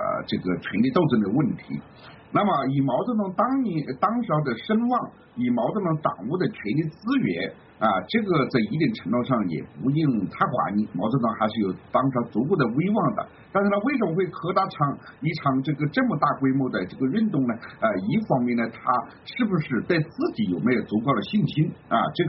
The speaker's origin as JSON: {"language": "Chinese", "country": "China", "said": "尤其对我们中国人影响深远。"}